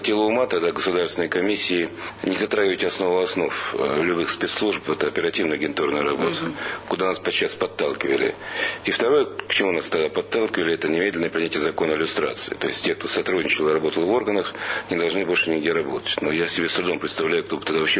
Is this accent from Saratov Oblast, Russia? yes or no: no; Saint Petersburg, Russia; also born or lived in Port Arthur, China / Vladivostok / Khabarovsk; Сначала Владивосток, потом Хабаровск, а потом Ленинград.